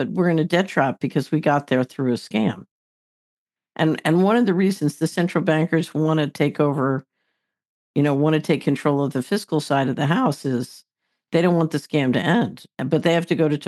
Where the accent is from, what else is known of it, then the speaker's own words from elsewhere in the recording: Philadelphia, Pennsylvania, United States; I mean, I grew up in Philadelphia.